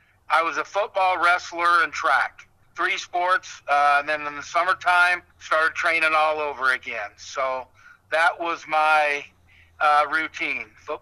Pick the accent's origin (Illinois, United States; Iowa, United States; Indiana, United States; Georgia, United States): Iowa, United States; Des Moines; Yeah, I live a block from where I grew up. I grew up on the south side of Des Moines.